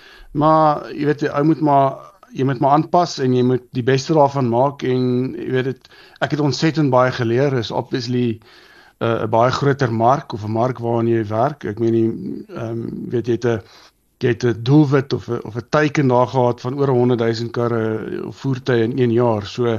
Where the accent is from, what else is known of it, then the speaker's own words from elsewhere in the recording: Pretoria, Gauteng, South Africa; also born or lived in Middle East; ek is getoe en gebore in Pretoria en ek het hier skool gegaan en gestudeer en ek was so paar jaar, so amper 7 jaar oor see ook gewees. Ek het in die Midde-Ooste gewerk